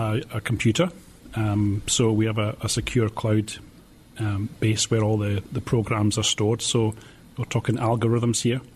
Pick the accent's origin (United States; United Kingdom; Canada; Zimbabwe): United Kingdom; Scotland; I'm from Scotland